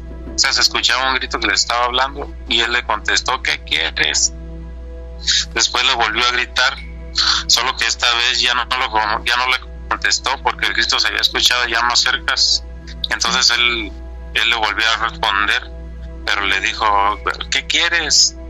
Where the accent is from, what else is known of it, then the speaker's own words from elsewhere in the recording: Sinaloa, Mexico; Como yo soy del estado de Sinaloa, sí. Más que trabajo ahora por acá, acá en el estado de Guanajuato.